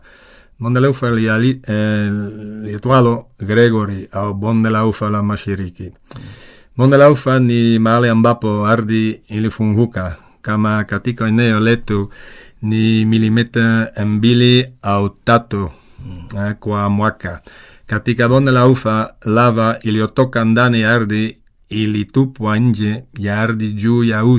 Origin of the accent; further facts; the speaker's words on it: Belgium; Mimi ni natoka Ubelgiji